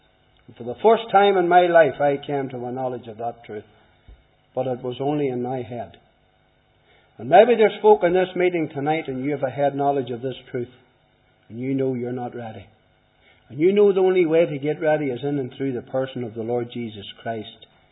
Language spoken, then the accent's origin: English; Portadown, Northern Ireland, United Kingdom; growing up in Portadown and knocking about the streets and growing into my teens.